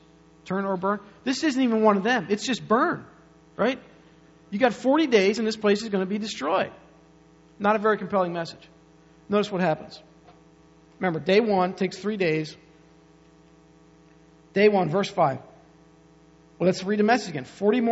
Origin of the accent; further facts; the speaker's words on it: Maytown, Pennsylvania, United States; It's really a circle, but we're from Maytown.